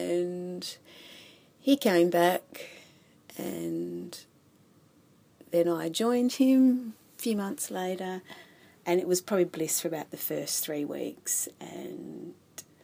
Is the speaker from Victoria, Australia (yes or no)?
yes; Melbourne, Victoria, Australia; Me, I'm from Melbourne, yeah. I've been overseas for about nearly 4 years now. I go home in 2 weeks.